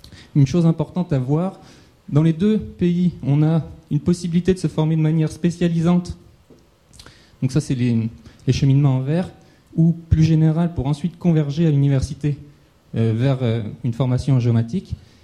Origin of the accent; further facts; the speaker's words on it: France; L'ironie du sort, c'est que je suis français